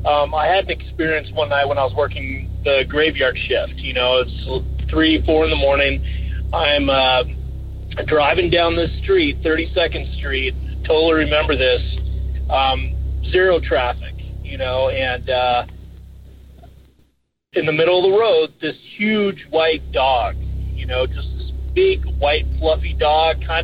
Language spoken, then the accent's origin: English; San Diego, California, United States; I'm from San Diego.